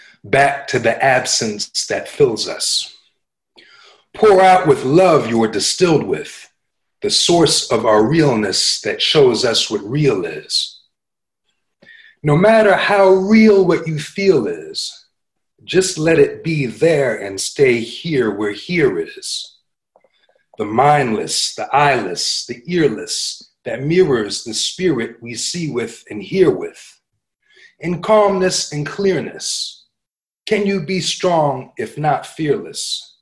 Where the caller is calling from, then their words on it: Philadelphia, Pennsylvania, United States; I'm coming from Philadelphia, PA, in the U.S., so I guess that's one nice thing about everything going virtual